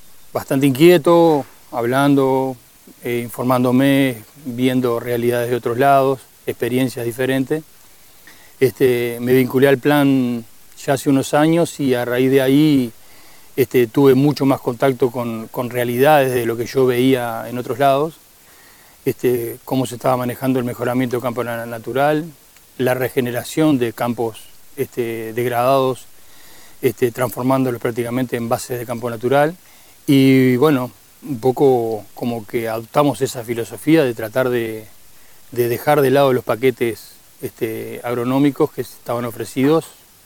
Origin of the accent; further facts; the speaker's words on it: Montevideo, Uruguay; Soy de Montevideo, nací en Montevideo. Aquí mi familia paterna es de aquí de la zona y vine desde niño todos los años en las vacaciones a este lugar y lo adquirí como propio.